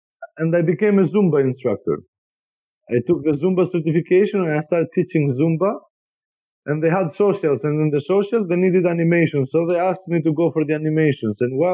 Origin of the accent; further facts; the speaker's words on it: Greece; I come from an island from Greece where summer is summer. You know, it's 45 degrees. It's hot.